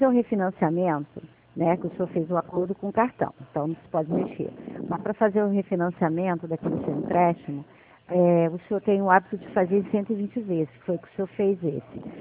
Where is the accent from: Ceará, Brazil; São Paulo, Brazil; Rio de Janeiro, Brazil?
Rio de Janeiro, Brazil; Eu sou do Rio de Janeiro